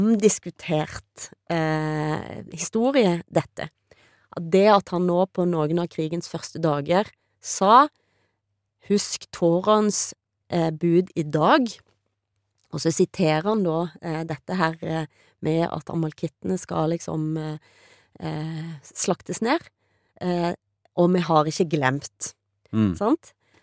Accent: Western Norway, Norway; Jeg er jo vestlending

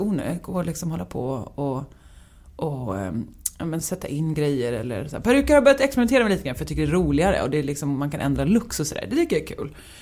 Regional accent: Värnamo, Jönköping County, Sweden; Nej, jag är född i, på Värnamo BB. Så det är i Småland, men det är på gränsen till Halland. Så det är Smålands landskap, Hallands län.

